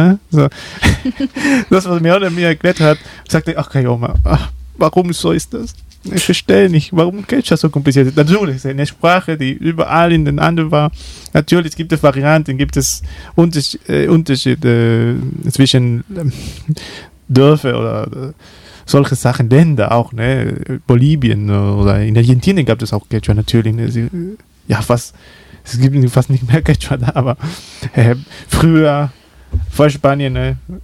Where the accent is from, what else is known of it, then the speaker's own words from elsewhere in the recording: Peru; German is a second language; Ich bin aus Peruana, ja, ich bekomme nur, hola, ¿qué haces aquí?